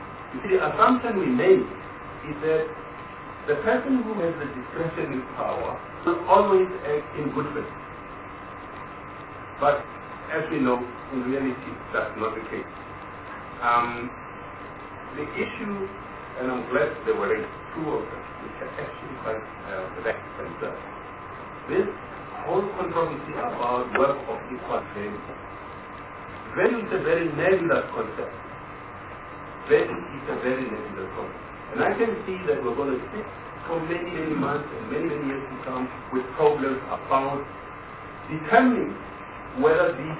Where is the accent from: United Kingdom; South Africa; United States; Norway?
South Africa; I find, you know, the Employment Equity Act quite disturbing for me as a South African.